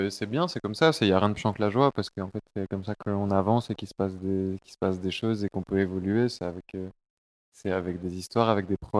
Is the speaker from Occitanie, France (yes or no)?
no; Besançon, Bourgogne-Franche-Comté, France; Je suis né à Besançon